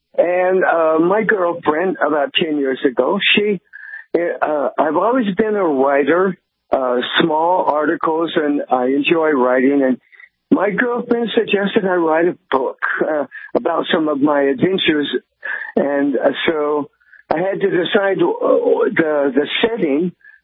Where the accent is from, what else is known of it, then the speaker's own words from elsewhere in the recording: California, United States; also born or lived in Alaska; Well, I lived in Alaska for, I grew up in California, moved to Alaska and taught school in native villages.